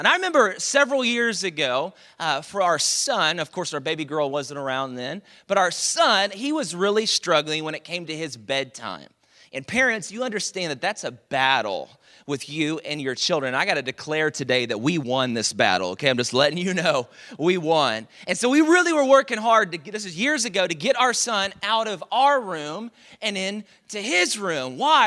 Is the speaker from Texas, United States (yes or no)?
yes; Dallas, Texas, United States; now in Houston, United States; I was born and raised in Dallas, so I'm a Cowboys fan, but I am learning to love the Texans.